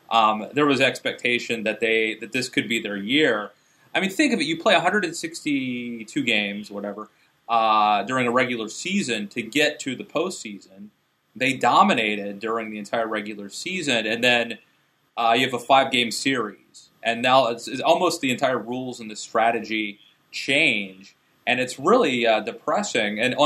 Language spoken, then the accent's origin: English; Maryland, United States; I'm from Maryland.